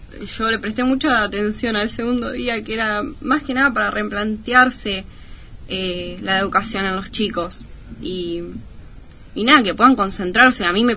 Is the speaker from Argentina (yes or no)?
yes; Córdoba, Argentina; born there; nací en Córdoba.